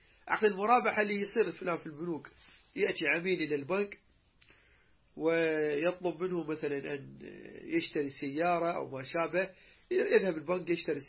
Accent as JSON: {"language": "Arabic", "country": "Iraq", "said": "يعني هسه مثلا عندنا بالعراق عندنا الدينار، لكن الدولار يمشي"}